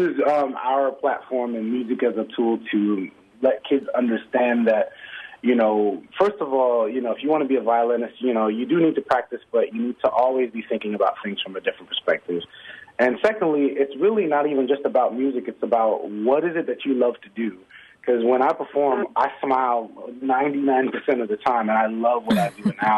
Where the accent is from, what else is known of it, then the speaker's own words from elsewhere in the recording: Miami, Florida, United States; I mean, we're from Miami, so we'd go to South Beach when we were younger and try to find ways to get gigs.